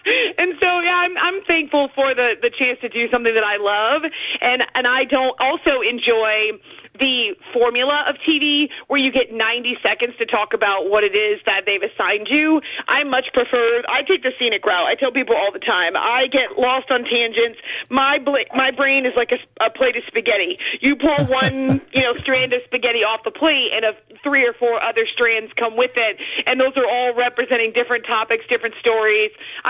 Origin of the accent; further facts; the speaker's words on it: Northeast, United States; And I grew up in the Northeast, and there was some college football